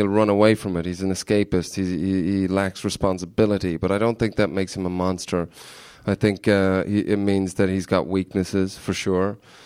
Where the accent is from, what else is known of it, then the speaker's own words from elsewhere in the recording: Ireland; sort of people always think I'm Canadian, but I'm actually Irish in disguise.